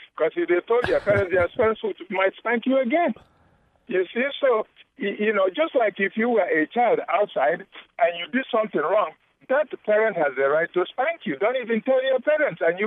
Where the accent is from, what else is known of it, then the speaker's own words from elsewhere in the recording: Nigeria; I'm Nigerian.